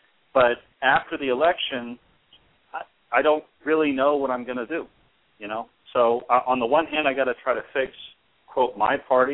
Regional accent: Texas, United States; as your national identity or your local identity, me as a Texan

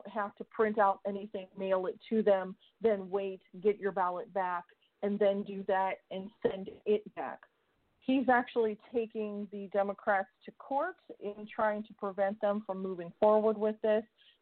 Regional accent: Ohio, United States; Another thing that happened here in my home state, we're having an issue with Frank De La Rose, who wants to stop Ohioans from being able to request their ballots over the computer.

